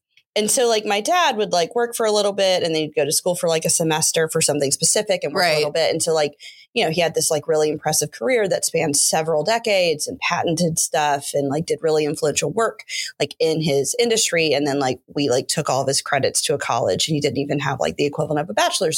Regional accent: South Carolina, United States; So I grew up in South Carolina and I had an absurd amount of in-state money, like so much in-state money.

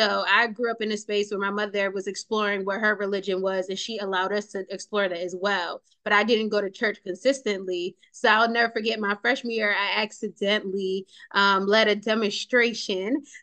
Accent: Bronx, New York, United States; also born or lived in Buffalo; because I'm originally from the South Bronx. And then we moved to Buffalo in the latter part of my childhood.

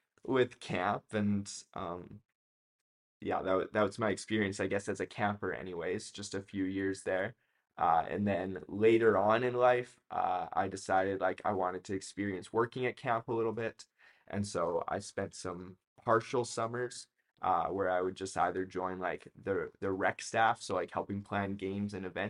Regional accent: Strathmore, Alberta, Canada; Growing up in Strathmore, we had Southern Alberta Bible Camp that was really close

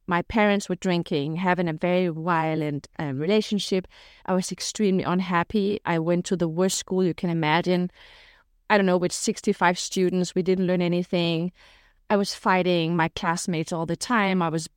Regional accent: Denmark; also born or lived in Morocco; So I'm Danish-Moroccan. I was born in Morocco. I have a Danish mom and a Moroccan dad. And they moved back to Scandinavia when I was just a baby. I grew up in Denmark.

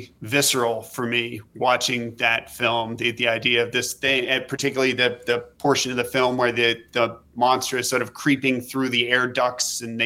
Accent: West Virginia, United States; I grew up in a small town in West Virginia, a very rural part of Appalachia, coal mining area.

